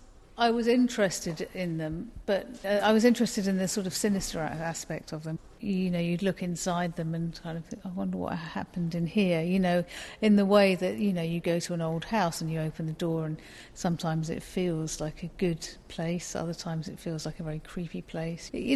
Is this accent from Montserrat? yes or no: no; London, United Kingdom; I grew up in London, but, you know, it was in Victorian streets